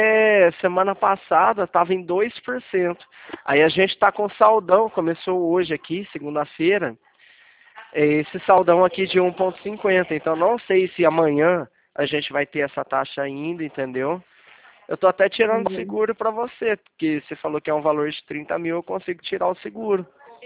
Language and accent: Portuguese; Leme, São Paulo, Brazil; sou aqui do interior de São Paulo também. A cidade chama Leme